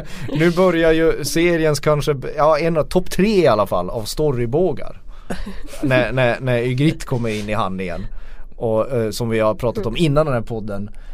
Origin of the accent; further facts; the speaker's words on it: Kiruna, Norrbotten County, Sweden; jag är ju uppvuxen i Kiruna. Jag känner mig hemma där, både med hur folk beter sig och klär sig.